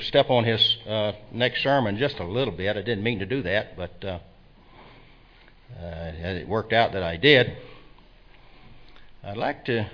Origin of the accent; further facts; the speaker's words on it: the South, United States; I am one of those, did he say humble or humble, people from the South.